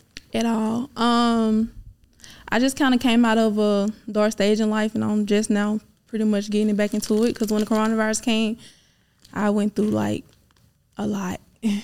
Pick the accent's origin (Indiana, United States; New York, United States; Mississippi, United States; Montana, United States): Mississippi, United States; Prentice; I'm from Mississippi.